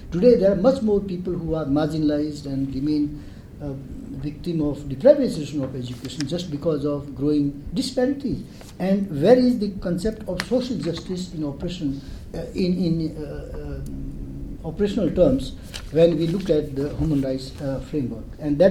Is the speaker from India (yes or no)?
yes; India; And I must also share with you my experience as an Indian. In India, today, there is still, unfortunately, what we call the privatization, capitation fee or development fee they call.